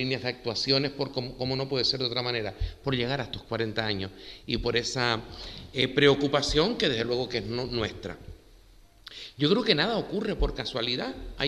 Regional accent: Canary Islands, Spain; yo procedo de la isla de La Gomera

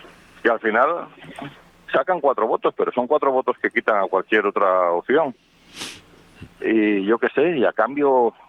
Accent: León, Castile and León, Spain; yo soy de León, tú sabes

